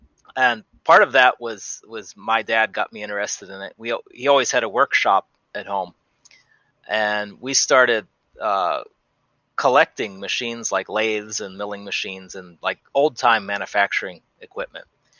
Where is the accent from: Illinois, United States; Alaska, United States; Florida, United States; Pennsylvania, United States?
Pennsylvania, United States; Pittsburgh; You know, I come from Pittsburgh originally, and my grandfather built us a foundry, and so my dad and I started casting metal together at home